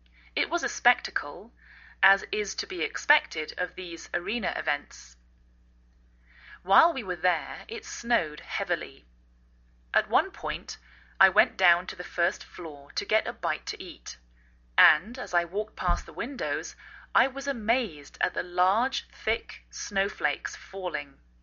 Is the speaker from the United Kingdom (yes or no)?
yes; England, United Kingdom; now in United States